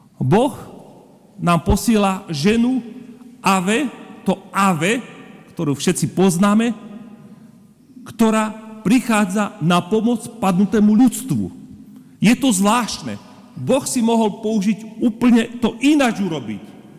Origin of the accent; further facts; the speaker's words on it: Banská Bystrica, Banská Bystrica Region, Slovakia; Prepáčte, som z Banskej Bystrice, hej?